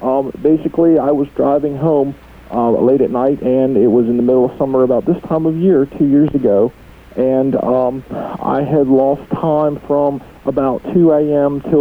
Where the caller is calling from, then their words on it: Felicity, Ohio, United States; I'm calling from Felicity, Ohio, and that's where I had my experience.